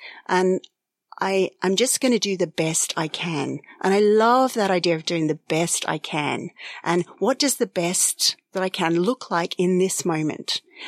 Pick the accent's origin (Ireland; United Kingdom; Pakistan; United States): Ireland; And I think sometimes when we default to that, oh yeah, we're Irish.